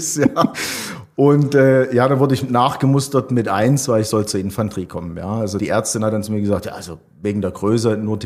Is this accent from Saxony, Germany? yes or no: yes; Leipzig, Saxony, Germany; 77 geboren in Leipzig, im Herzen von Leipzig.